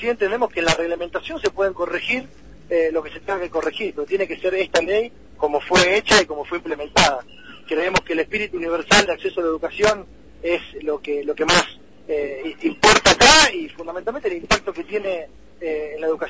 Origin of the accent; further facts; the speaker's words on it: Mar del Plata, Buenos Aires Province, Argentina; Yo soy de Mar del Plata